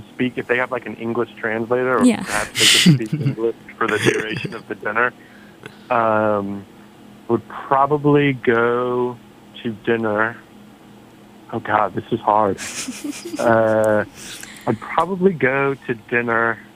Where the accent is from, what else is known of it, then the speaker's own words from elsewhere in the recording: United States; All Americans, because I'm, anyways, I'm an American.